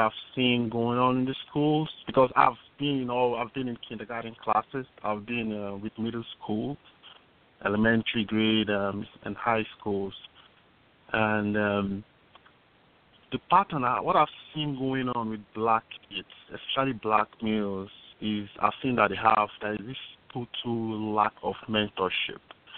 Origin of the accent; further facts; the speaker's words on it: Nigeria; moved away; you can get from my accent that, you know, I'm actually Nigerian and I've been in the country for like